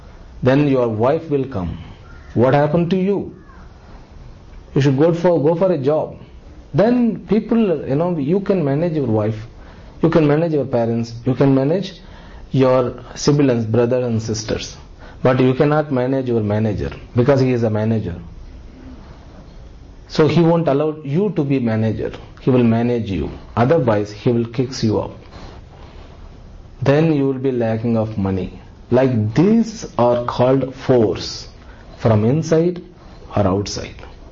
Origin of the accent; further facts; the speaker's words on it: India; English is a second language; Being an Indian, we have to read it.